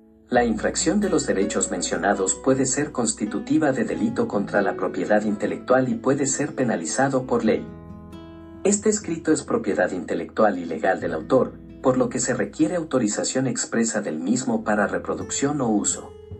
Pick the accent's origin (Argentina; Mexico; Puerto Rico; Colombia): Puerto Rico; tradiciones y costumbres que nos dieron nuestra identidad como puertorriqueños